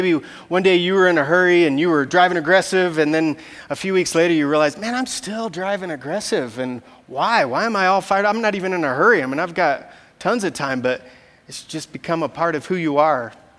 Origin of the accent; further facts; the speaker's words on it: Colorado Springs, Colorado, United States; and I grew up in Colorado Springs, and I learned to swim at this little, at the pool in Colorado Springs